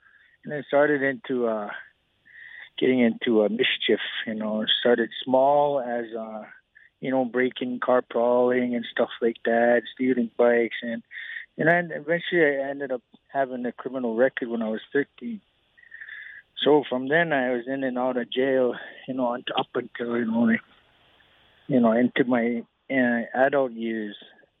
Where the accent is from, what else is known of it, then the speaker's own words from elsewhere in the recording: Morley, Alberta, Canada; also born or lived in Eden Valley; I've only grown up in Eden Valley for like 2 years, since I was two, and then the rest, my mom took us to Morley, and where I grew up, going to school in Exshaw